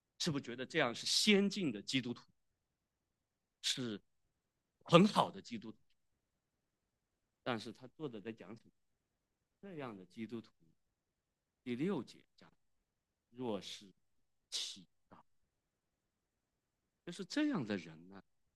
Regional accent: China; 我们中国人都非常喜欢关心政治

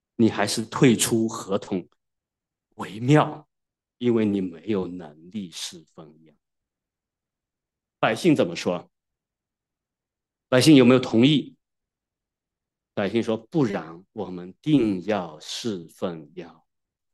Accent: Wenzhou, Zhejiang, China; 我们温州人说话叫做这个下雨天呢早点脱鞋子

